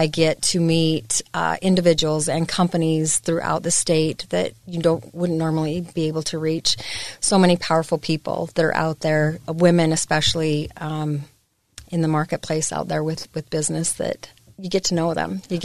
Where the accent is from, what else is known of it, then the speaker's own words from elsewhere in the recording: Salt Lake City, Utah, United States; also born or lived in Logan / Magna / South Jordan; Born and raised in Salt Lake City. Lived up in Logan for a short time period, moved to Magna, went to Cypress High School, and got married and moved out to South Jordan. So kind of a Utah girl too, I guess.